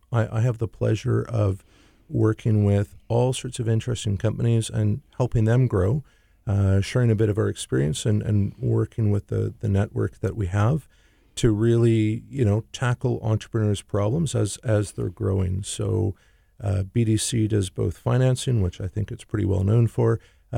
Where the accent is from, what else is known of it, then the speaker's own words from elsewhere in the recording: Canada; being Canadian, I just didn't understand that end of things at all.